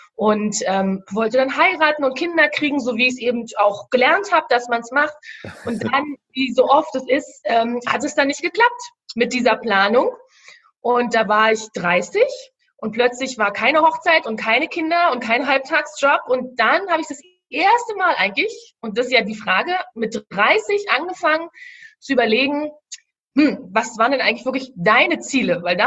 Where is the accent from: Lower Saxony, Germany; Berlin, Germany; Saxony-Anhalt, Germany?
Berlin, Germany; Ich komme aus Berlin